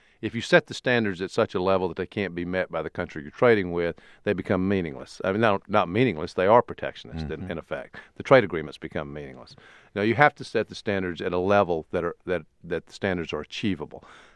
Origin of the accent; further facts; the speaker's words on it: South Carolina, United States; born there; And in South Carolina, I was born in South Carolina, won the South Carolina primary in 2004